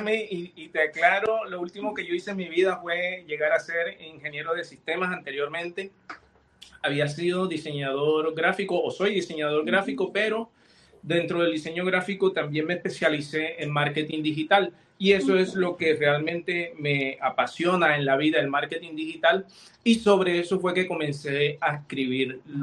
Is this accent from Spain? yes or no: no; Colombia; Yo comienzo a escribir y me enfoco en mi tierra porque es lo más fácil para mí